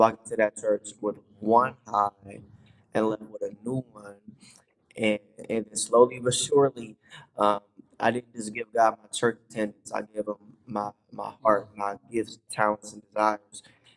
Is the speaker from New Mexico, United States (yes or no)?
no; California, United States; I grew up in the Bay Area, which is Northern California.